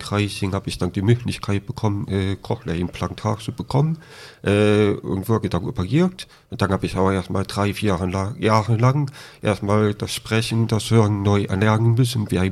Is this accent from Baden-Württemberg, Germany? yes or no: no; Bonn, North Rhine-Westphalia, Germany; also born or lived in Berlin; Ja, ich komme aus Bonn